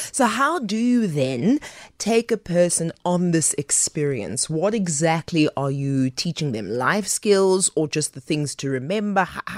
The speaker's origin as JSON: {"language": "English", "town": "Diepkloof", "region": "Gauteng", "country": "South Africa", "tie": "born or raised there", "said": "I grew up in Diepkloof Zone 4."}